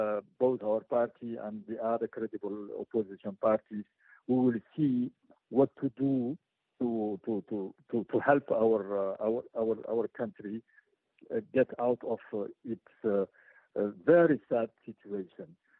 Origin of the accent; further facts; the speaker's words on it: Djibouti; because the elections in my home country are not fair and free.